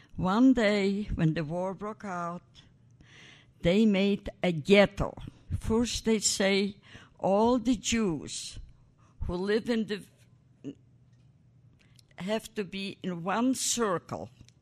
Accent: Poland; Then my home, maybe in Poland. So I was born in Poland.

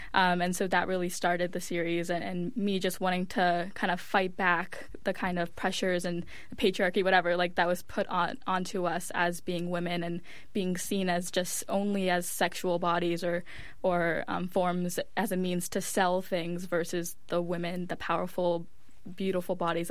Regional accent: Miami, Florida, United States; So the series was inspired by exactly growing up in Miami and from a very young age experiencing some form of harassment or being catcalled

